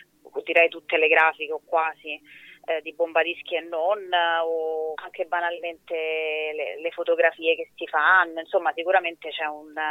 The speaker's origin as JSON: {"language": "Italian", "town": "Rome", "region": "Lazio", "country": "Italy"}